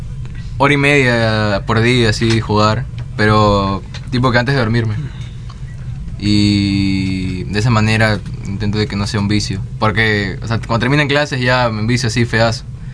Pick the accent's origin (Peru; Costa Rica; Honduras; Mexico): Peru; Chincha Alta, Ica; now in Lima, Peru; Sí, soy de Chincha.